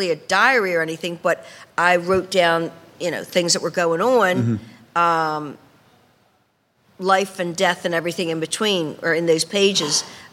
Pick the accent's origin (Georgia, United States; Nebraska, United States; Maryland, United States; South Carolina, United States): Maryland, United States; Baltimore; I'm from Baltimore, yeah.